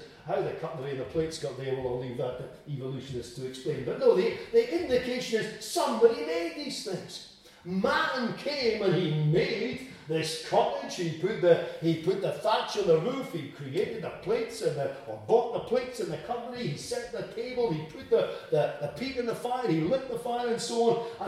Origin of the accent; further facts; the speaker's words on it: Scotland, United Kingdom; being a Scottish person, I don't have a problem singing the Flower of Scotland